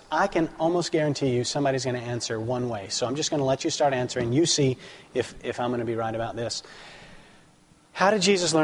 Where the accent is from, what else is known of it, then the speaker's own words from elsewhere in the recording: Alabama, United States; I'm from Alabama. It's a great accent.